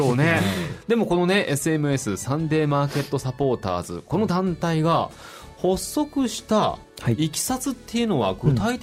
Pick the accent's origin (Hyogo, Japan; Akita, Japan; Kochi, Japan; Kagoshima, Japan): Kochi, Japan; 高知生まれの高知育ちなんですけど